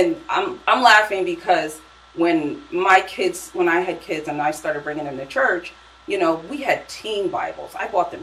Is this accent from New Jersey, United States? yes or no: no; West Haven, Connecticut, United States; I am from Connecticut. I grew up in West Haven.